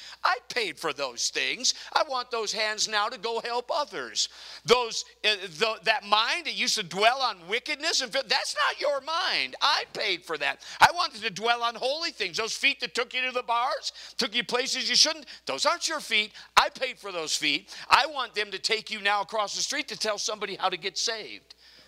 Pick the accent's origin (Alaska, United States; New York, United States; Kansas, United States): Alaska, United States; I'm from Alaska.